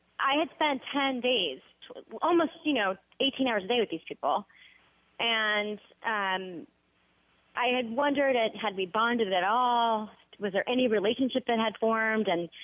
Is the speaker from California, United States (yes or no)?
no; Washington, District of Columbia, United States; I grew up in Washington, D.C. with diplomats surrounding me